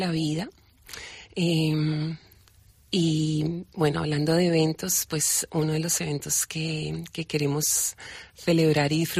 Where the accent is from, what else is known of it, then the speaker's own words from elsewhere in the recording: Bogotá, Colombia; now in Bilbao, Spain; Llevo casi 20 años aquí y digo, bueno, yo soy de Bogotá.